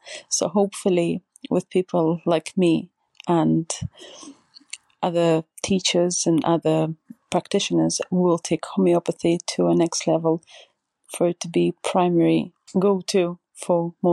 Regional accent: Perth, Western Australia, Australia; I'm from Perth.

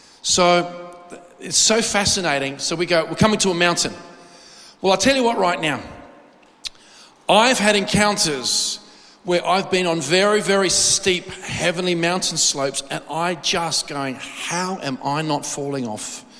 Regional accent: Adelaide, South Australia, Australia; by the grace of God, I'm born and bred in Adelaide. And I've been able to travel.

